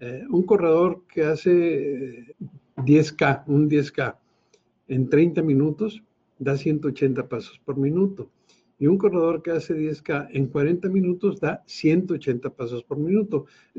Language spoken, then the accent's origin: Spanish; Monterrey, Nuevo León, Mexico; Para quienes somos aquí de Monterrey, déjenme darles una idea.